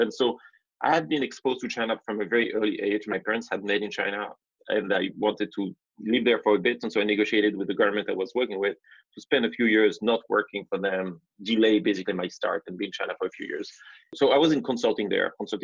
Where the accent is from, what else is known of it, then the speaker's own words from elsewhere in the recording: France; moved away; founder of Bubble, originally from France, even though I left my home country 15 years ago now.